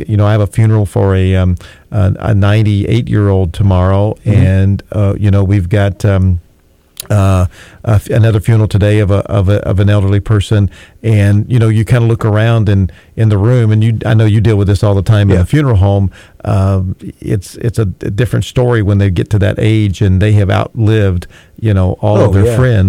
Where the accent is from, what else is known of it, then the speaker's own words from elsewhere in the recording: Southern US, United States; now in Indiana, United States; I grew up in Southern football, and then I moved and have lived here in 41 years in Indiana basketball.